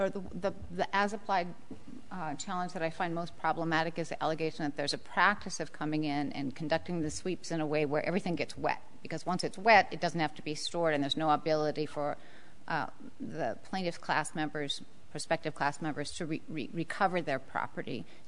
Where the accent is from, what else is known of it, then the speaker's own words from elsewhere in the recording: Pacific Northwest, United States; I don't need to look at the reasoning behind that. I'm from the Pacific Northwest.